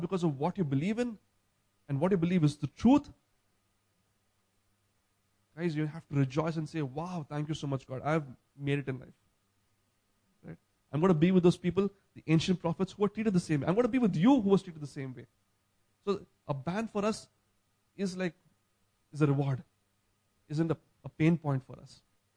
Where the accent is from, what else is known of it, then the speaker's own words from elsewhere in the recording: Hyderabad, Telangana, India; I'm from Hyderabad, and then in Hyderabad, we were a pretty cool place, a very hospitable place, if I had to say.